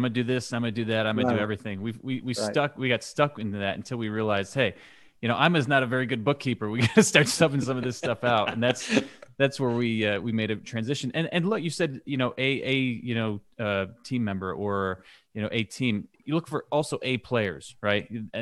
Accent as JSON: {"language": "English", "region": "New York", "country": "United States", "tie": "born or raised there", "said": "Dude, I grew up in the woods in Western New York."}